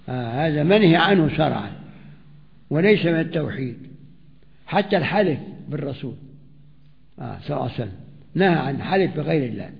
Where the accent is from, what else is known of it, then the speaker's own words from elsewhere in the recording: Egypt; تقول يا سيدنا الحسين، يا سيدة زينب، يا بدوي عندنا في مصر